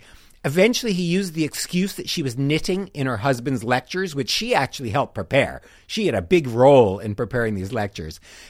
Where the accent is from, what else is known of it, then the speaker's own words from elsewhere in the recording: Philadelphia, Pennsylvania, United States; Ah, what a treat. It's nice to be back in my hometown.